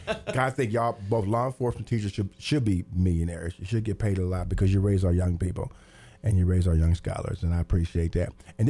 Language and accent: English; Terre Haute, Indiana, United States; I'm 18 from Terre Haute, Indiana, in France, and I meet a black lady who's French, and I'm freaking out.